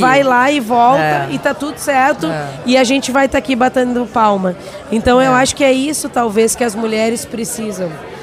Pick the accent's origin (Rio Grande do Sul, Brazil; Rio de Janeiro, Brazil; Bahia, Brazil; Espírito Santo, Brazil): Rio Grande do Sul, Brazil; lá do Vale do Taquari, que é a minha terra de origem. E ainda é, porque eu ainda tenho residência lá